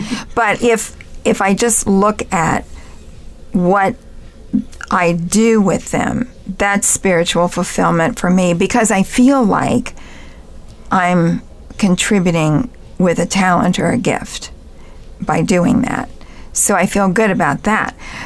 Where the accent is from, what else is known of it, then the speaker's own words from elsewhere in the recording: Wilmington, Ohio, United States; my parents had the foresight to start me off with piano lessons when I was six at the college in my hometown, which was Wilmington College.